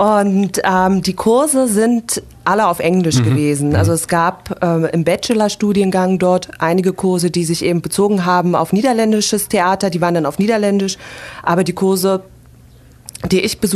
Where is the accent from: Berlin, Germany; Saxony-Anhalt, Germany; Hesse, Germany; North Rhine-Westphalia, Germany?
Berlin, Germany; Ich komme tatsächlich auch aus dem Osten und aus Friedrichshain, da bin ich aufgewachsen.